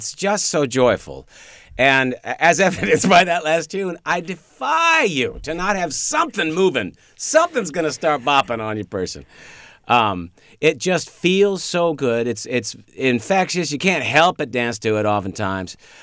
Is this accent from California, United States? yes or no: yes; Sacramento, California, United States; my Christmas card to Sacramento. So I've lived here since I was 9 or 10 years old. So it really is like my hometown.